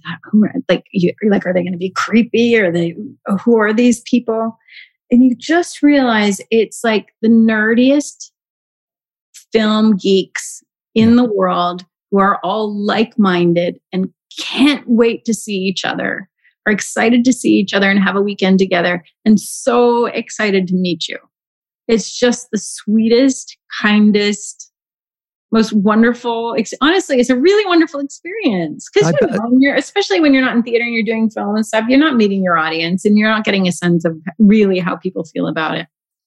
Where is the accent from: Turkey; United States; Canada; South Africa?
Canada; And I'm Canadian as well. So like, forget about it. You know, I don't think I've ever been late a day in my life.